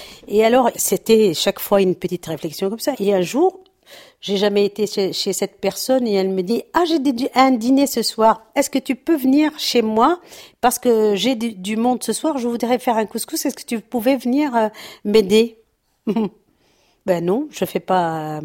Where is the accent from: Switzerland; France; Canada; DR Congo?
France; je suis française, tout court. Tu vois, maintenant, j'ai 60 ans